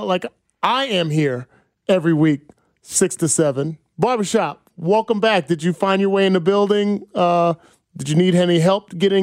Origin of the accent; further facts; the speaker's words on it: East Coast, United States; accent: East Coast; You see how my East Coast accent came back real quick?